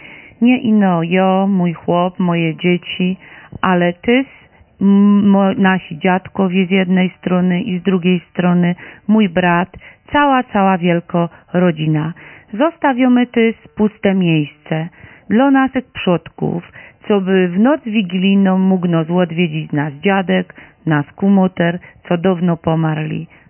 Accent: Lesser Poland, Poland; U nas na Podhalu chłopcy jeździli na podłazy.

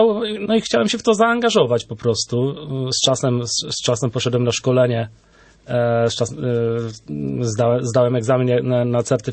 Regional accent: Chęciny, Świętokrzyskie Voivodeship, Poland; sam pochodzę z Chęcin. Wychowałem się w tym miasteczku, także z sentymentem jakby pracuję w tym miejscu, patrząc właśnie codziennie na zamek

